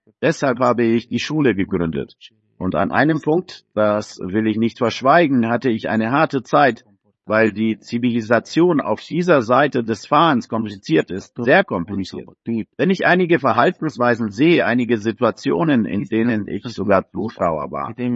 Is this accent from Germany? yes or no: no; Italy; Ich komme aus Italien, das Unternehmen wird vererbt.